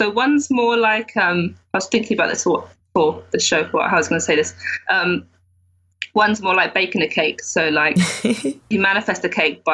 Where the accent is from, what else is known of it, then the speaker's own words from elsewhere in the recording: South West England, United Kingdom; now in London, United Kingdom; I'm living in London now. I'm not originally from here. I'm from the West Country, you know, like near Stonehenge and stuff. So I moved to London for university and I'm living here.